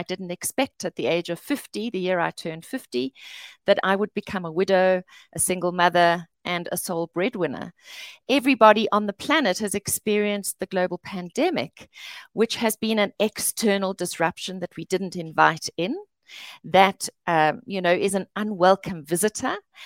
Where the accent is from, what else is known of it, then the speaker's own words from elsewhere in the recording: South Africa; I'm coming from South Africa